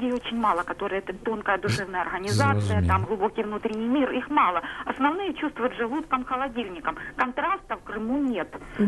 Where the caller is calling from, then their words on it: Luhansk Oblast, Ukraine; Добрий вечір, я з Луганщини.